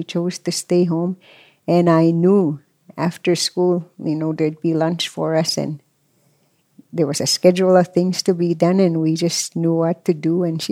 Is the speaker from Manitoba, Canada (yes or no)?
no; Goodfish Lake, Alberta, Canada; I'm from the Goodfish Lake Reserve in Alberta. I'm a Cree person, and I was born to a family of 8 children